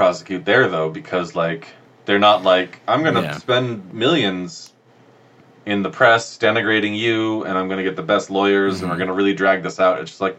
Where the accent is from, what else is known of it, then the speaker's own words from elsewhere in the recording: United States; And as an American, I will shamelessly lean into this idea.